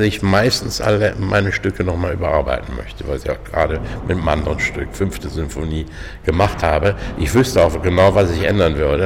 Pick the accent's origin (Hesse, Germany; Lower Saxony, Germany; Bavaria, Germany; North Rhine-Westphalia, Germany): North Rhine-Westphalia, Germany; Nordrhein-Westfalen werden dann das ein oder andere Quartett aus dieser Serie gespielt, zum Beispiel in meiner Heimatstadt